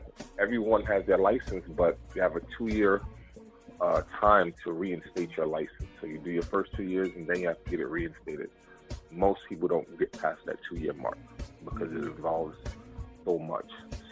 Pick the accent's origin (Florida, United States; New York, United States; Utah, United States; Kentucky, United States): New York, United States; Queens; also born or lived in Brownsville, Brooklyn; born and raised in Brownsville, Brooklyn. Moved out to Jamaica, Queens when I was about 6 years old.